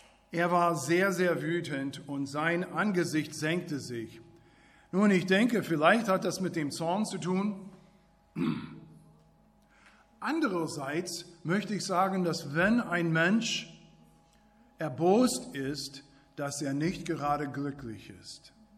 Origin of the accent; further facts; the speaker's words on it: United States; Habt ihr gewusst, als ich aufgewachsen bin, ich bin Amerikaner, ich wusste nicht, wie man das macht.